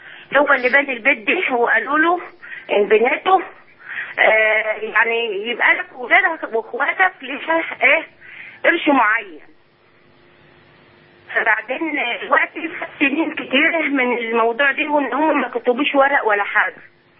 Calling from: Dakahlia, Egypt; من الدقهليه.

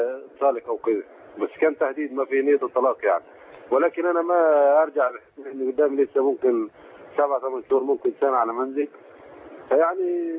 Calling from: Saudi Arabia; انا من السعوديه

